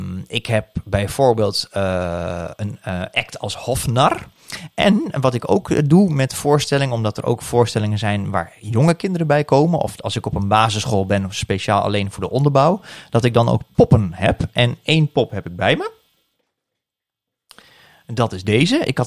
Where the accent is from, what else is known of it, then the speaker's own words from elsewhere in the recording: Overijssel, Netherlands; ik heb in Rotterdam gestudeerd aan de Erasmus Universiteit. En als je daar een accent hebt, want ik kom uit Oosten. Dat was ook wat je in Almelo natuurlijk best wel kunt horen bij mensen.